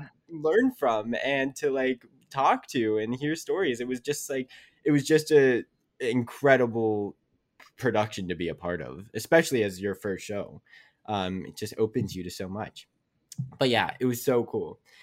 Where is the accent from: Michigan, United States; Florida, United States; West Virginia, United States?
West Virginia, United States; Like, I know no one, coming to a new state. I'm from West Virginia, where it's like a small town, and then coming to like this, and there's lights everywhere and people walking on the street.